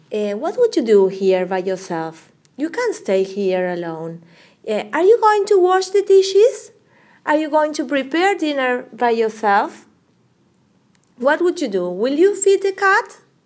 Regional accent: Argentina; I'm from Argentina.

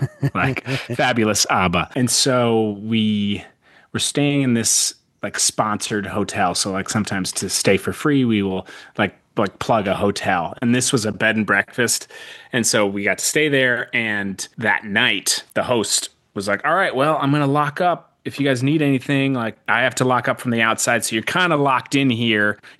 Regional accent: Minnesota, United States; I'm from Minnesota, Bigfoot's a thing here

